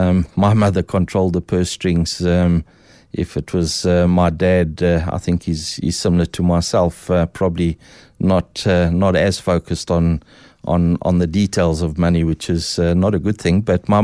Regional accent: Hillbrow, Gauteng, South Africa; I grew up until about 4 or 5 years old in Hillbrow, so that puts it a bit in.

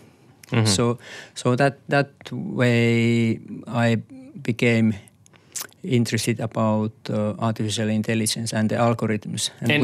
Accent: Finland; English is a second language; And I come from Finland, which is North Europe country.

